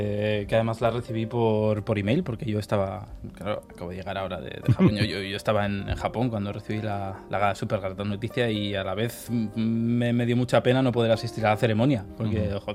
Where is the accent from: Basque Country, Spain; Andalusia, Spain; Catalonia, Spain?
Basque Country, Spain; Bilbao; now in Japan; ya que somos de Bilbao, ¿no?